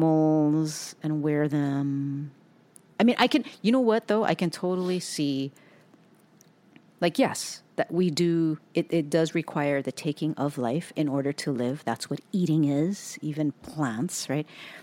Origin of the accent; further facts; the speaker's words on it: Hawaii, United States; now in California, United States; We think that's long because we're from Hawaii.